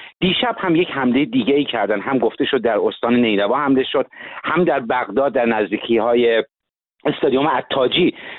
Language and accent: Persian; Iran; ما ایرانی هستیم.